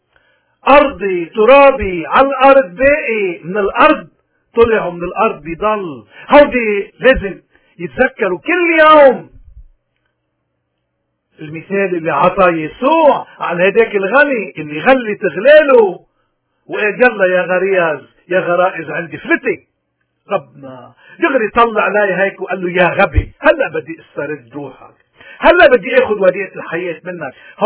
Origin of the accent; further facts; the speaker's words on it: Lebanon; اليوم نحن كلبنانيين كل إنسان منا قدام مسؤولية